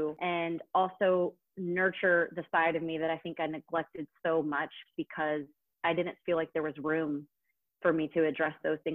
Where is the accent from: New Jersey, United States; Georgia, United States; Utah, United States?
Georgia, United States; moved away as an adult; I moved from my hometown in Georgia. I was just out of college to California